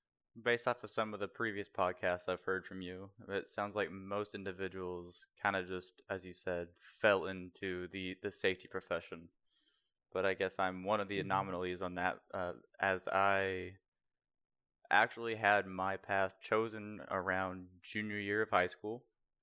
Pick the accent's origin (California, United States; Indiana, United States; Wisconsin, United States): Indiana, United States; which happened to be about 35 minutes outside of where my hometown was.